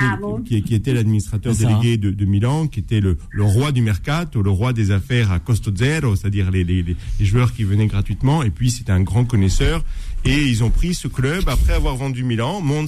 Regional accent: Corsica, France; je suis Corse

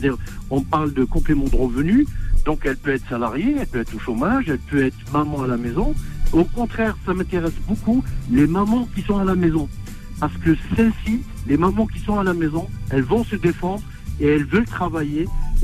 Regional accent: Algiers, Algiers Province, Algeria; je suis natif d'Alger.

